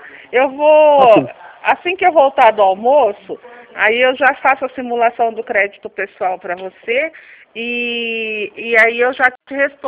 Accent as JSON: {"language": "Portuguese", "town": "Limeira", "region": "São Paulo", "country": "Brazil", "said": "eu sou de Limeira"}